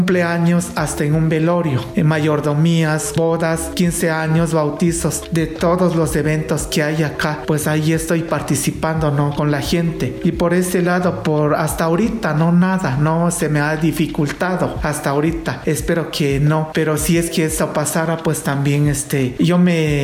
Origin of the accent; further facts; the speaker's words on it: San Baltasar Chichicapan, Oaxaca, Mexico; Y allí yo nací, crecí acá. He salido a veces a trabajar en otros lugares, pero más estoy acá en mi pueblo.